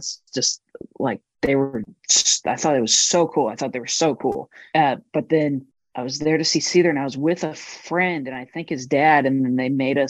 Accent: St. Louis, Missouri, United States; you know, growing up in St. Louis as a kid, I didn't like I had a like my first band.

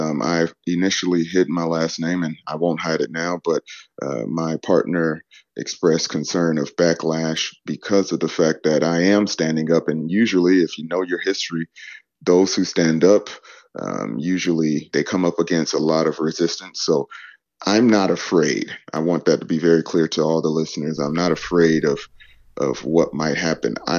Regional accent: Atlanta, Georgia, United States; I'm from Atlanta, so I have no problem being the black sheep.

